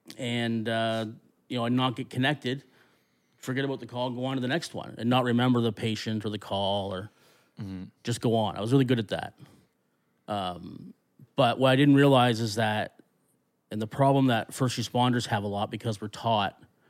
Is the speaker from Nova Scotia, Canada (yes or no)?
yes; New Minas, Nova Scotia, Canada; Now, before that, I mean, I grew up in the Annapolis Valley in New Minas.